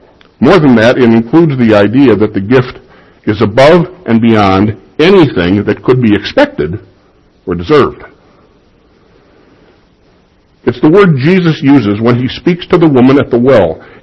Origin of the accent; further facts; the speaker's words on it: Chicago, Illinois, United States; those Christmases growing up in Chicago.